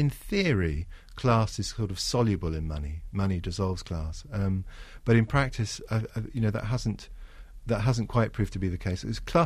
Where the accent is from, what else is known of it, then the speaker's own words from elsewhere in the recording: Hong Kong; I grew up in Hong Kong